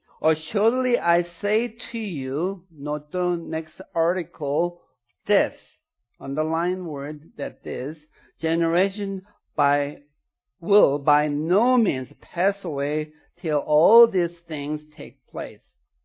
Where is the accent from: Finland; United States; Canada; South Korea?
South Korea; first language Korean; English is a second language; As I was growing up in Korea, there was no such a thing as article in our language.